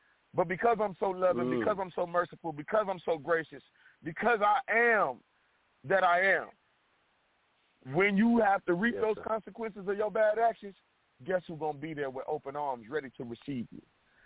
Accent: Florida, United States; also born or lived in California; I'm from Florida, so I done did the best cocaine you can think of. I done did the most ecstasy. Come on, I done did it. I done lived in California, smoked some of the best of weed you could ever smoke.

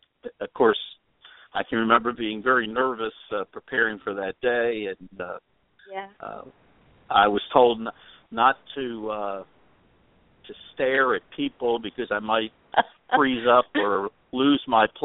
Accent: New Jersey, United States; also born or lived in New York; And I grew up in New Jersey and then New York, and can remember beginning my religious education at a very young age.

